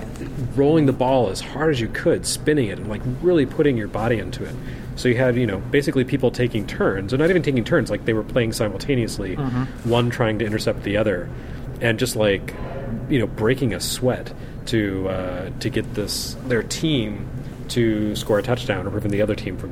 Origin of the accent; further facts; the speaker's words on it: Texas, United States; You know what happened is, I grew up in Texas, and football is everything there.